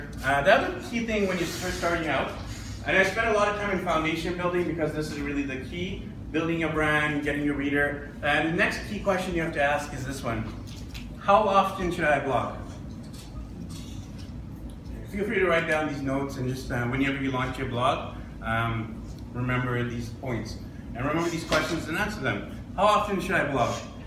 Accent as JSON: {"language": "English", "town": "Vancouver", "region": "British Columbia", "country": "Canada", "said": "I'm from Vancouver"}